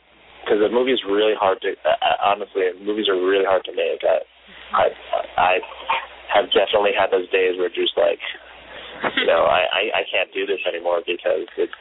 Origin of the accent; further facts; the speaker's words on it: New York, United States; moved away as an adult; now in Hong Kong; Yeah, I grew up in New York, born and bred. Really, I just grew up in a small suburb town.